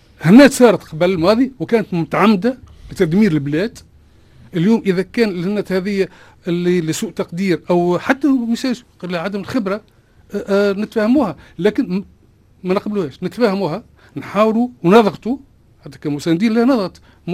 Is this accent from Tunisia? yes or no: yes; Tunisia; أنا أصبحت بريمو نقول أنا تونسي